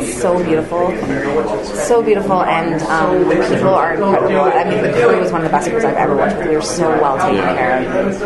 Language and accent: English; Vancouver, British Columbia, Canada; I'm from Vancouver, so I did a lot of local theater